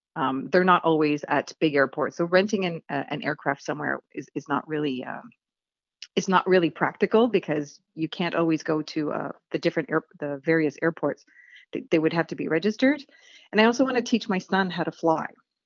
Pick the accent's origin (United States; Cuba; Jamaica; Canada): Canada; as a Canadian pilot, I can go and look.